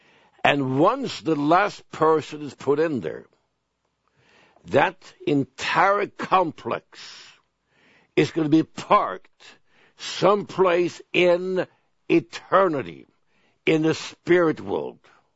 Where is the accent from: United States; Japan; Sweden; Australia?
Sweden; moved away as an adult; And I was born in Sweden. I lived in Sweden until I was about 21 years old.